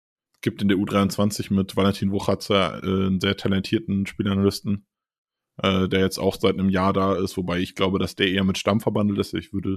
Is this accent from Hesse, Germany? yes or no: yes; Frankfurt, Hesse, Germany; Als Frankfurter war ich am guten Ende dieses Beefs.